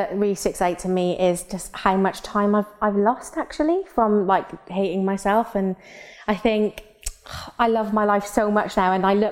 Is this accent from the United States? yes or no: no; Wales, United Kingdom; accent: Welsh; my Welsh accent really come through then.